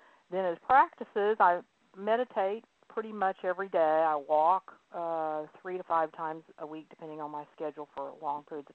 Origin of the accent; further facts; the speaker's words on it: Houston, Texas, United States; born there; I was born in Houston.